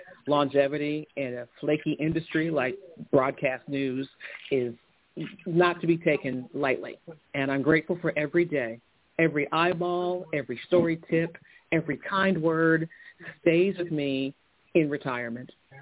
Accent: Texas, United States; I went to a predominantly white institution in my home state of Texas

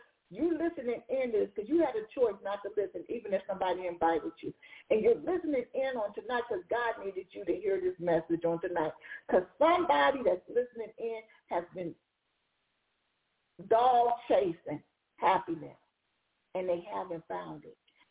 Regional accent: Compton, California, United States; I grew up in Compton, and I grew up in an era when by the time I got to high school, the crack epidemic had hit

